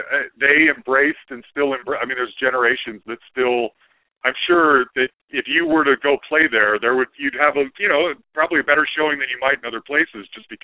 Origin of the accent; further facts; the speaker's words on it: Salt Lake City, Utah, United States; And I grew up in Salt Lake City.